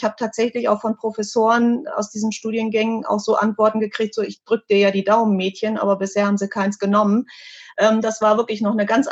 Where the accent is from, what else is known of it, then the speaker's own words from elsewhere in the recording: Hanover, Lower Saxony, Germany; born there; damals in Hannover, in meinem Geburtsort